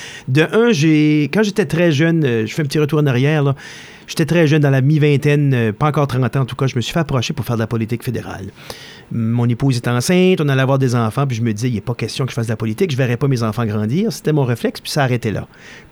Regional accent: New Brunswick, Canada; Je suis revenu après mes études, puis c'était certain que j'allais faire ma carrière dans mon patelin, donc dans le nord du Nouveau-Brunswick, au Restigouche.

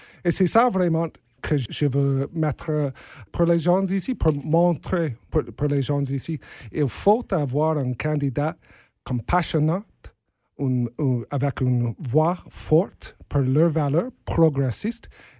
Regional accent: Saskatchewan, Canada; now in Winnipeg, Canada; J'ai grandi dans la Saskatchewan, évidemment, mais j'ai déménagé à Winnipeg en 2008.

